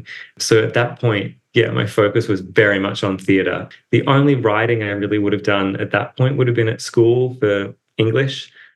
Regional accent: Ballarat, Victoria, Australia; as a teenager, I grew up in Ballarat, where all of my books are set.

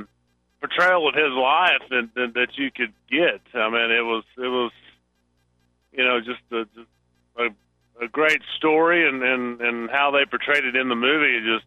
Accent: Springdale, Arkansas, United States; Oh, well, I'm from Springdale.

